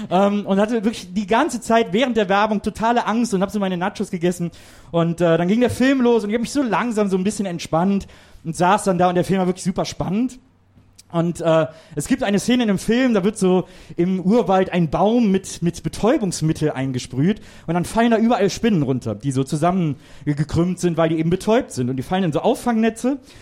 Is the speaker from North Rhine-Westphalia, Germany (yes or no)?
yes; North Rhine-Westphalia, Germany; ich komme aus der Nähe von Köln, aus einem kleinen Städtchen.